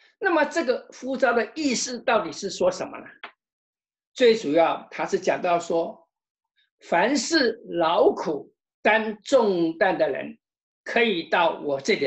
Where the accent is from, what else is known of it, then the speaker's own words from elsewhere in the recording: China; 我们知道我们中国人有一句话讲到，家家有本难念的经，